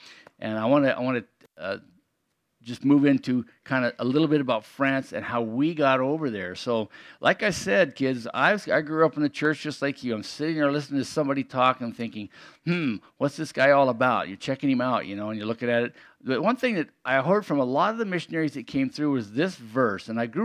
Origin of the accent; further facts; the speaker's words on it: Wyoming, United States; I know, because I'm from Wyoming, which is just a little further that way, and that's really nowhere.